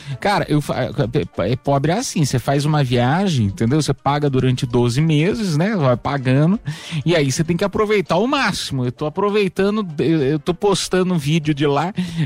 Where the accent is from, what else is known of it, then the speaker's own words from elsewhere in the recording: Goiás, Brazil; Sou do Goiás, eu estou no Goiás agora.